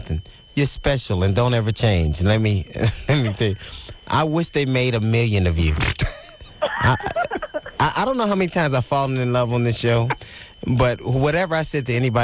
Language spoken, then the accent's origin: English; California, United States; I'm from California. Maybe it's a small town.